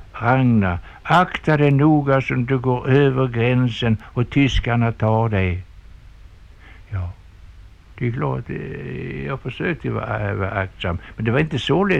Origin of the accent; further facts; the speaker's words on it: Landskrona, Skåne, Sweden; och så sa jag det att jag är från Landskrona